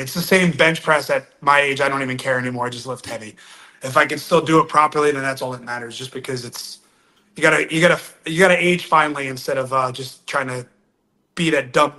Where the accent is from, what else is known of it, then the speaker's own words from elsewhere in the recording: New Jersey, United States; growing up in New Jersey and seeing the New York skyline my entire life growing up.